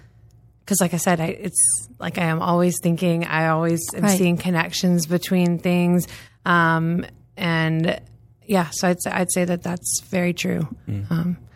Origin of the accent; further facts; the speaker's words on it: San Antonio, Texas, United States; So I grew up in Texas. So I will say I am a Texan. Mm-hmm. I grew up in San Antonio.